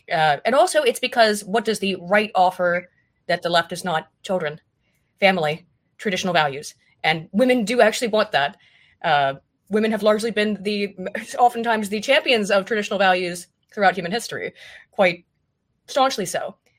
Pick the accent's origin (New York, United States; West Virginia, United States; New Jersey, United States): West Virginia, United States; Well, I'm from the US. Grew up as a young kid in West Virginia, which is very, very rural state.